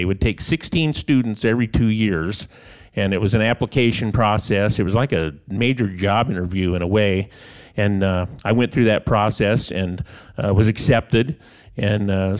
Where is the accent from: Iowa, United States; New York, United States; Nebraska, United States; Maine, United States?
Nebraska, United States; Grand Island; I grew up in Grand Island, Nebraska. I grew up, I like to tromp around out in the Platte River and hunting and fishing, and I went to high school there and graduated from high school there.